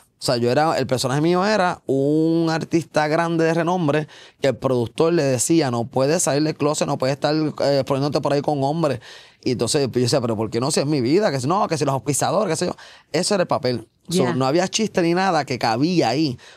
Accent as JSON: {"language": "Spanish", "country": "Puerto Rico", "said": "yo dije una realidad como ciudadano, como artista, como ser humano, como puertorriqueño."}